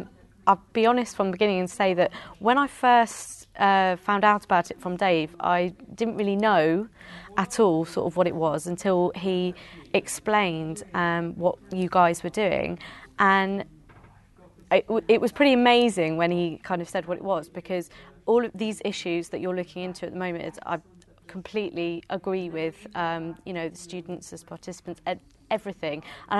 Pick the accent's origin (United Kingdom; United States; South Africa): United Kingdom; Leicester, East Midlands; I'm from Leicester.